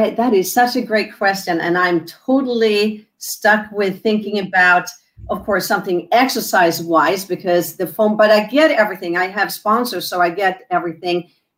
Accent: Ystad, Skåne, Sweden; Well, that's my hometown.

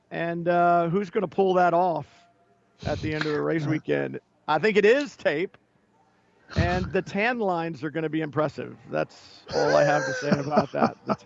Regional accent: Houston, Texas, United States; now in New York, United States; because I grew up in Houston, Texas, and I was way down south, and New York was way up north.

